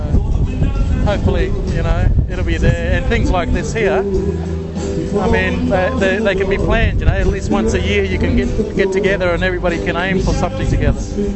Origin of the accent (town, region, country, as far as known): Kempsey, New South Wales, Australia